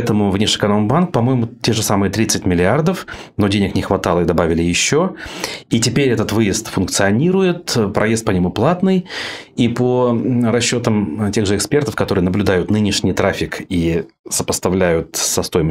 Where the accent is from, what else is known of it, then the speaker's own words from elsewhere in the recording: Ufa, Bashkortostan, Russia; вот на примере той же самой Уфы, откуда я родом